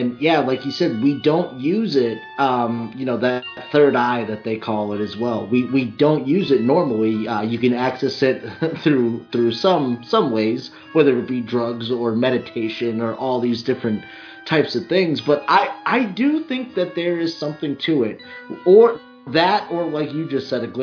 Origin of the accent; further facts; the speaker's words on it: Attleboro, Massachusetts, United States; This one house in my neighborhood where I grew up in Attleboro, Massachusetts, Holla, New England.